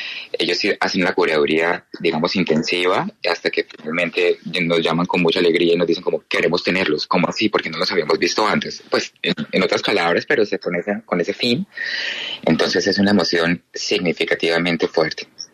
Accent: Colombia; now in New York, United States; nuestro equipo con el que estamos somos colombianos aquí en Nueva York.

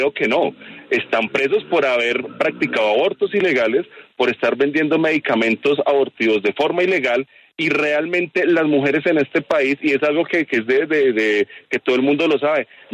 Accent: Bogotá, Colombia; yo que crecí en Ciudad Bolívar, y eso es algo que no me avergüenzo

